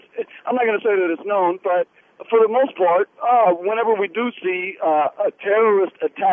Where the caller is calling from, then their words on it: Texas, United States; I just happen to be calling from Texas.